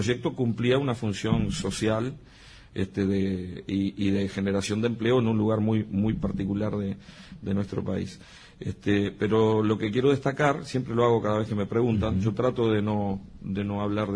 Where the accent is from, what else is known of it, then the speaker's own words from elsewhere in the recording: Montevideo, Uruguay; moved away as an adult; also born or lived in Bella Unión; now in Salto, Uruguay; yo soy de Montevideo, pero me fui a trabajar allá, llegué a mi familia, mis hijos se educaron en Bella Unión, los dos menores nacieron en Bella Unión, y después nos fuimos a Salto